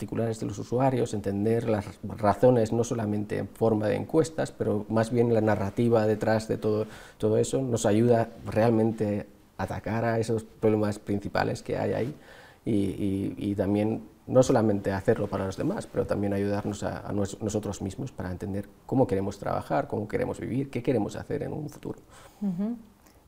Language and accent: Spanish; Finland; Yo vengo de Finlandia y la mayor parte de las empresas con quien trabajamos son multinacionales, pero basadas en Finlandia.